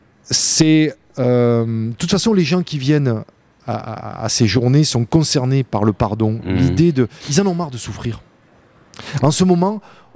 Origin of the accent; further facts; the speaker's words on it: Provence-Alpes-Côte d'Azur, France; trop bon, trop con, on dit chez nous en Provence.